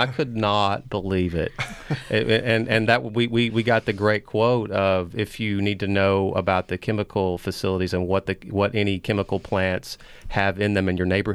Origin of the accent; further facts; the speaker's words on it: Liberty, Texas, United States; In my hometown of Liberty, I would not do that.